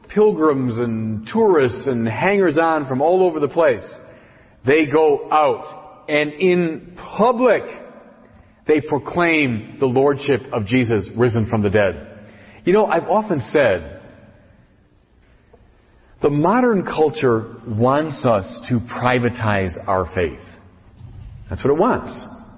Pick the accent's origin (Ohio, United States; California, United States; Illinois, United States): Illinois, United States; Chicago; I'm a Chicagoan. We know about fire.